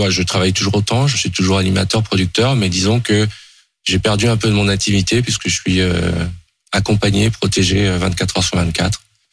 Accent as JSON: {"language": "French", "country": "France", "said": "Je suis devant vous en tant que Français, citoyen et juif."}